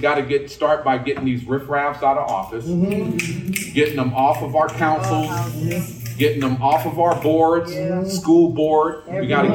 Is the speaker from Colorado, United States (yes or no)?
no; Berkeley, California, United States; I've been in the Bay Area my whole life. I'm a resident of Berkeley, which is right next to Oakland. I grew up in Berkeley.